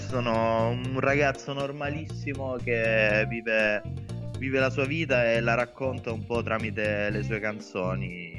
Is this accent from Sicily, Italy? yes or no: no; Nardò, Apulia, Italy; born there; Sì, sono salentino, sono nato a Nardò.